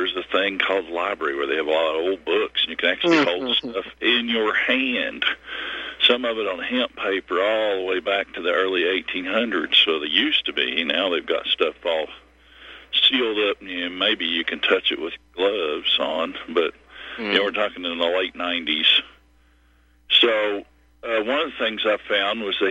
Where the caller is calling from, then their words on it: Kentucky, United States; I'm still reporting from Kentucky.